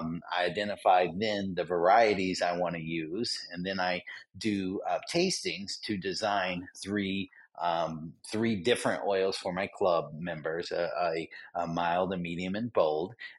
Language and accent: English; North Carolina, United States; Yeah. I grew up here. North Carolina is great. It's always good to come back home here.